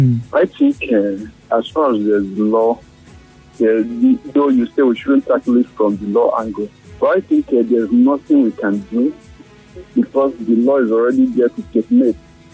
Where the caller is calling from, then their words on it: Port Harcourt, Rivers, Nigeria; I'm calling from Port Harcourt.